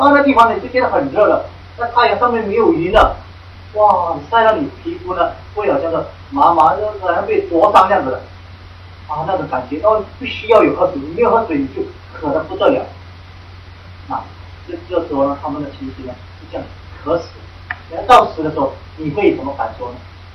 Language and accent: Chinese; Singapore; 我们新加坡人不懂什么叫做饿啊，我们不懂什么叫饿